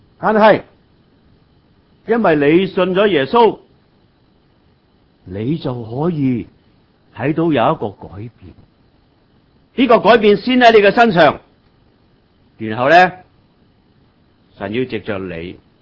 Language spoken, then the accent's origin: Cantonese; Hong Kong; 我哋广东人或者香港人